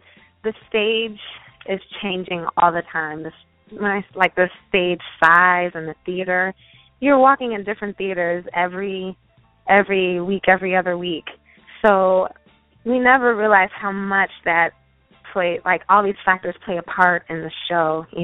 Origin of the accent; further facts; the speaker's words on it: Chicago, Illinois, United States; Well, we started out in Chicago. I'm from Chicago, so